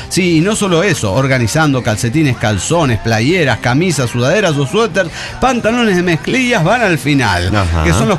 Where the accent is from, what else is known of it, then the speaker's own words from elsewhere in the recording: Cali, Valle del Cauca, Colombia; born there; Cali, Colombia, mi ciudad natal